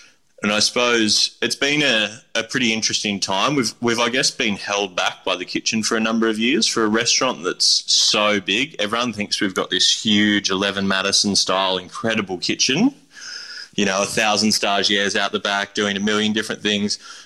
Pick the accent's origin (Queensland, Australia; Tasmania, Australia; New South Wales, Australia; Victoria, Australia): New South Wales, Australia; Kurrajong; I grew up in a household where both my parents were teachers. I grew up in Kurrajong in the base of the Blue Mountains in the Hawkesbury region in New South Wales.